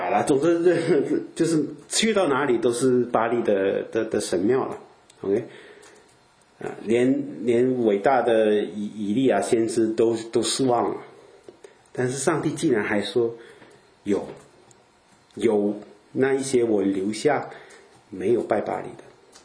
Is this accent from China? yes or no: no; Malaysia; moved away; also born or lived in Canada; 可能以前我是从东方来的，我是马来西亚人嘛，对吧？然后我又跑到加拿大去，就过了10年啊